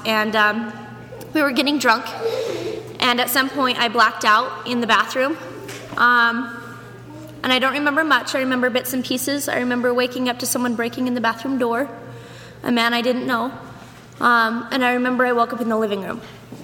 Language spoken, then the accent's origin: English; Idaho, United States; My brother and I, we were born here, we were raised in Idaho, and we moved back here when I was really little.